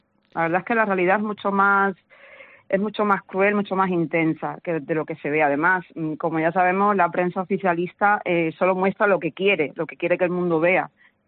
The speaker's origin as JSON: {"language": "Spanish", "country": "Cuba", "said": "soy una cubana más que está viviendo con muchísima inquietud los momentos que está por los que está pasando Cuba"}